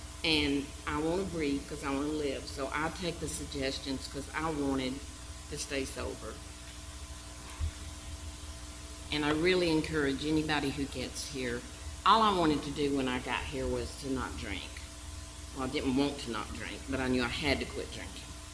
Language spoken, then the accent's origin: English; Gainesville, Georgia, United States; born there; I was born on Athens Highway, on a dairy farm in Gainesville, Georgia.